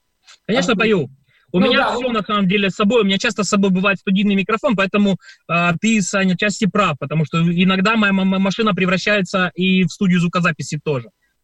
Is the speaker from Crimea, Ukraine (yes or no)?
no; Chernihiv, Chernihiv Oblast, Ukraine; на самом деле я родом из Чернигова, и это город моей мамы, город, в котором родилась моя мама, и родился я.